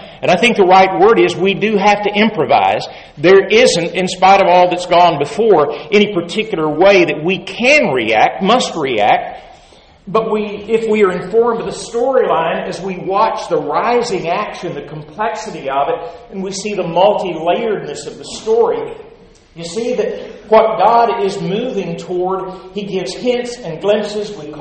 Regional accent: United States; it's my national story, I'm an American, it's the world story

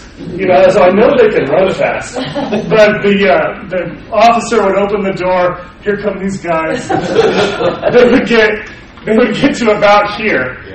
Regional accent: Kansas City, Missouri, United States; Now, this is Kauffman Stadium, where the Kansas City Royals play in my hometown of Kansas City.

